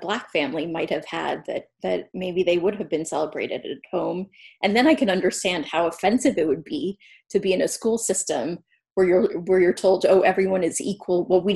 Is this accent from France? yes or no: yes; France; born there; English is a second language; that I spoke a foreign language and I didn't speak English, or that I was born in France